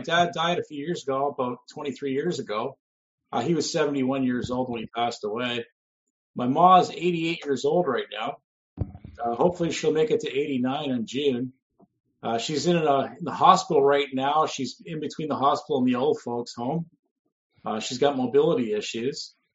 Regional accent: Brantford, Ontario, Canada; born there; I was born on December 26th, 1969, in the Brantford General Hospital. I'm the son of Hungarian immigrants who escaped from the Soviets, from Hungary, the Soviet-run Hungary.

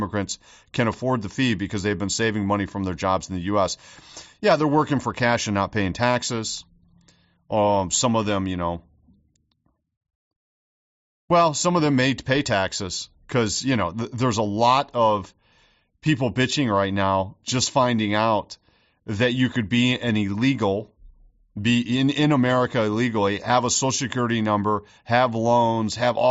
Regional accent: United States; At least from my perspective as an American

